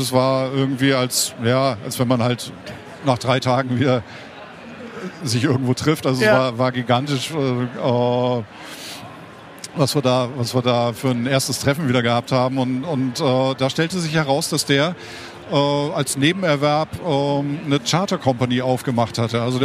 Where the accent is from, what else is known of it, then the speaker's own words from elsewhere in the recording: Essen, North Rhine-Westphalia, Germany; also born or lived in Hamburg; bin ich ja im Ruhrgebiet groß geworden. Also in Hamburg geboren, aber in Essen als ich dann endlich laufen konnte, habe ich dann auch die Schritte da probiert.